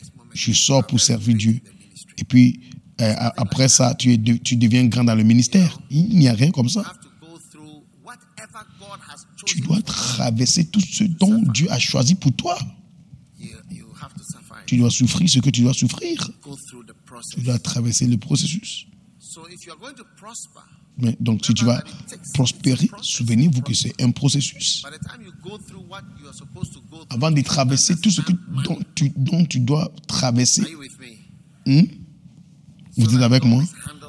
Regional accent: Ghana; moved away; Moi, je suis venu de Ghana à cette époque-là.

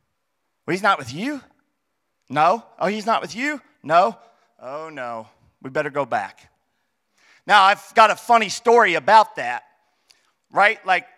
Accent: Indianapolis, Indiana, United States; So we're from Indianapolis, and we had a family gathering at Western Bowl, which is on the west side of Indianapolis on Washington Street.

